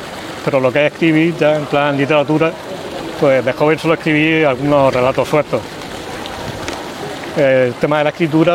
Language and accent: Spanish; Lorca, Region of Murcia, Spain; Nací en Lorca.